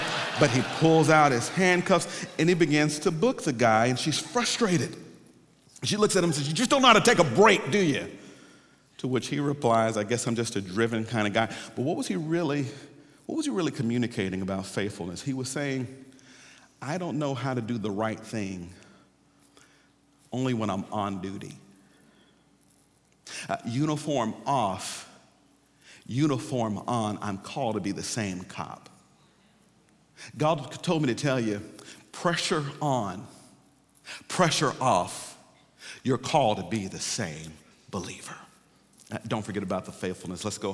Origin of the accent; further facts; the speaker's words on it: the South, United States; Notice now, I'm from the South of the United States. I grew up in a black church, okay?